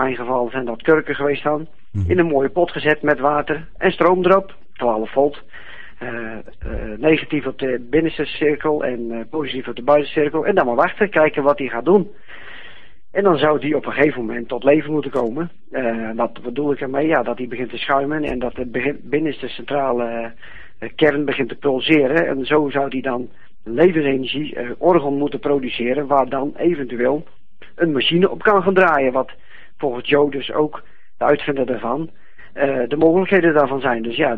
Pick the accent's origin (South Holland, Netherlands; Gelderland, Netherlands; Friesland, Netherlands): Gelderland, Netherlands; Voorthuizen; ik kom uit Voorthuizen.